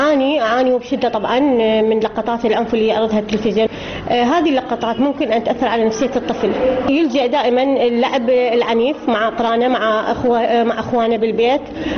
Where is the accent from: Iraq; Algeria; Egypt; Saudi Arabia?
Iraq; وهذه فظاهرة سجلت نسبة كبيرة جدا عندنا بالعراق